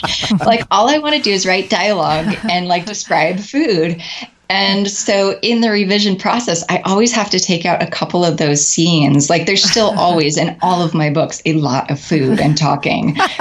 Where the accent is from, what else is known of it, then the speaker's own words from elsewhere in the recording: United States; But sometimes it's rough being an American out there, man.